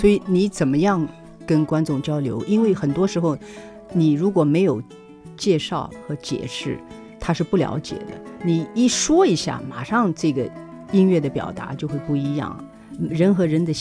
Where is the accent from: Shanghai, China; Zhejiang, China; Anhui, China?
Zhejiang, China; Hangzhou; also born or lived in Beijing; 我是江浙人，杭州人，然后又是在北京中央音乐学院上的学